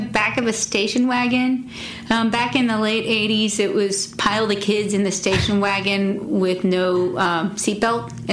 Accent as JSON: {"language": "English", "region": "Virginia", "country": "United States", "said": "meeting up with my parents on the Virginia state line because I'm from Virginia."}